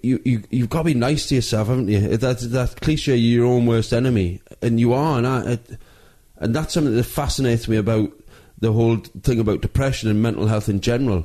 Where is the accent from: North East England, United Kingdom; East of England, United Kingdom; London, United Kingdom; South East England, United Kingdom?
North East England, United Kingdom; Newcastle; moved away; also born or lived in Manchester; I grew up in Newcastle.